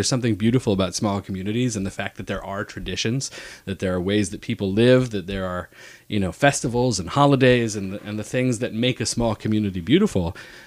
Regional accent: California, United States; And one of the things growing up in California, people sort of see themselves, talk about a group of sort of leftists that think they've done the work.

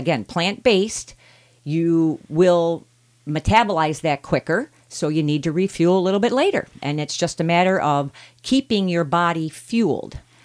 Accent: Hawaii, United States; I grew up in Hawaii. I saw my brother kill his first boar.

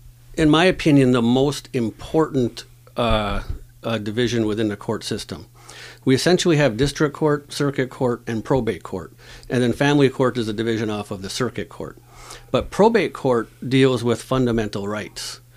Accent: Tri-Mountain, Michigan, United States; I was born and raised here in the Copper Country. I grew up in a little town called Tri-Mountain.

